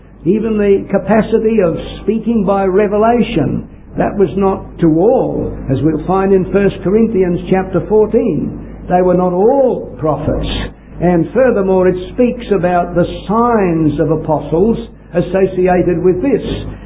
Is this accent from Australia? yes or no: yes; Australia; accent: Australian; I've just got to open my mouth in Canada and they know I'm an Australian. Because of my manner of speech. I can't cover it up.